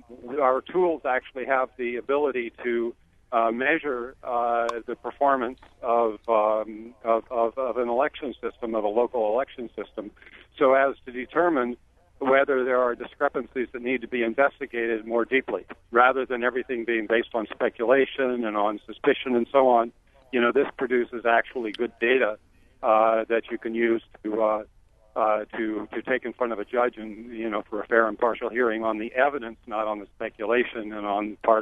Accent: San Diego, California, United States; I'm a foreigner. I'm from the West Coast. I'm San Diego.

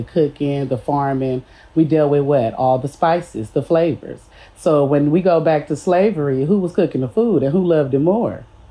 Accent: Los Angeles, California, United States; And I'm started from South Central LA. I was born and raised, so I'm a Cali native.

